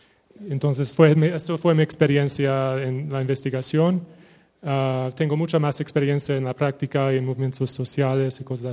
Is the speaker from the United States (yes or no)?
yes; California, United States; Spanish is a second language; soy originalmente de California, en los Estados Unidos.